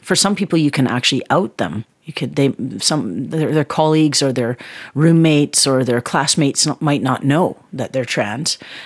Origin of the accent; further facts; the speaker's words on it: Yukon, Canada; It's basically stories about myself and my cousins when we were all little kids growing up in the Yukon.